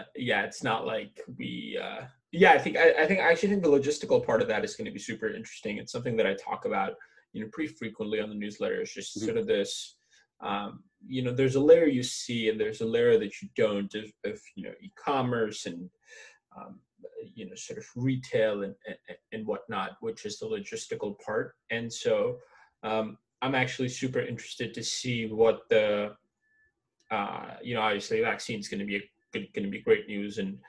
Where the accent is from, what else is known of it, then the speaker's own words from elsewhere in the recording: India; I grew up in Southeast Asia in India. And also, went to Northwestern, from where I recently graduated